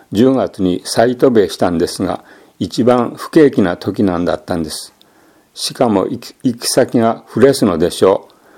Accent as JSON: {"language": "Japanese", "region": "Fukui", "country": "Japan", "tie": "born or raised there", "also_born_or_lived": "United States", "said": "それから今度は私の故郷の方の福井に行きましたの。"}